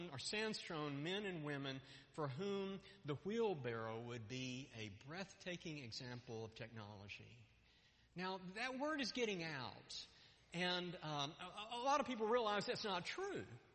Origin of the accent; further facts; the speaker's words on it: Dallas, Texas, United States; Even the hoodlums that I grew up with in Oak Cliff